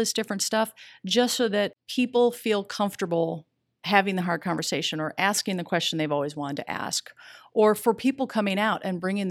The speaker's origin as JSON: {"language": "English", "town": "Juneau", "region": "Alaska", "country": "United States", "tie": "born or raised there", "also_born_or_lived": "Seattle", "said": "when I grew up in Juneau, Alaska. There was one high school, graduating class of 300."}